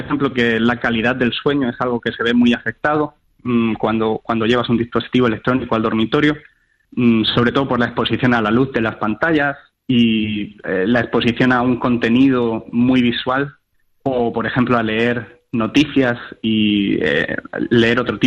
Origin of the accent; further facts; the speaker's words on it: Spain; Bueno, yo soy español y ciertamente no